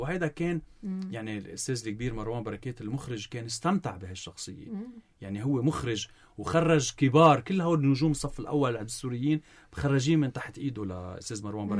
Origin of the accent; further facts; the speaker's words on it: Lebanon; accent: Lebanese; رايح انا رايح لصور بلهجتي اللبنانيه